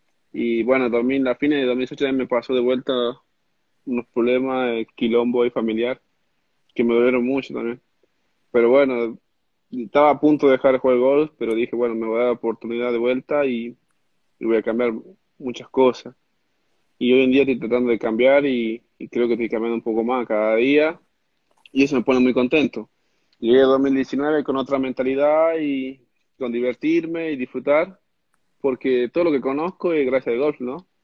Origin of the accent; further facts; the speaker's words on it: Tucumán, Argentina; Me gustaba de chiquito y era acá en Tucumán